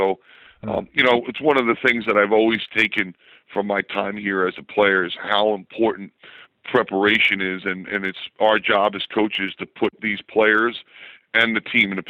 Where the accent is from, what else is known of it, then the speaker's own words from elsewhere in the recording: Hicksville, New York, United States; I mean, for me, growing up in Hicksville, you know, I thought Baltimore was a foreign country.